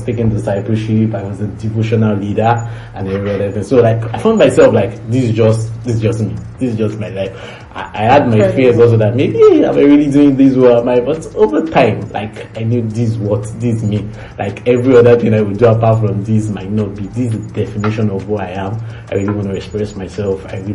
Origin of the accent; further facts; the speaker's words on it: Oyo, Nigeria; I'm from Oyo State.